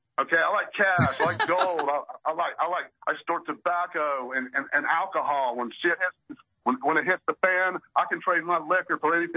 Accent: Normal, Illinois, United States; Oh, by the way, I'm from Normal, Illinois.

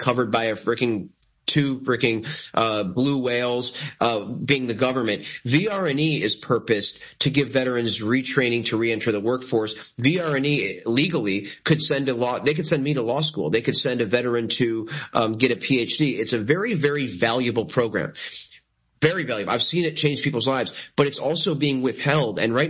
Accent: United States; And as an American, I struggle watching these debates because veterans are always left out.

